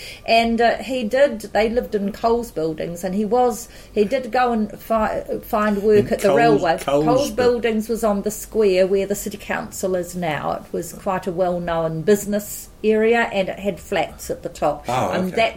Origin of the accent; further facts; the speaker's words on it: Palmerston North, Manawatū-Whanganui, New Zealand; I was born and raised and educated in Palmerston North.